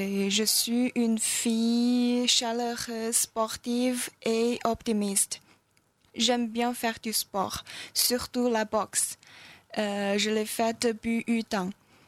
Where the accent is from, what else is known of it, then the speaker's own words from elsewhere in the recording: China; French is a second language; now in France; j'ai 20 ans et je viens de la Chine.